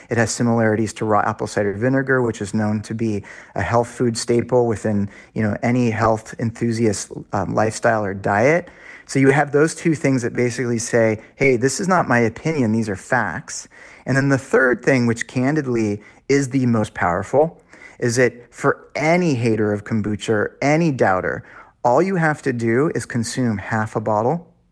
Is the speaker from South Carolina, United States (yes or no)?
no; Los Angeles, California, United States; I was raised here in Los Angeles by two very spiritual and holistic parents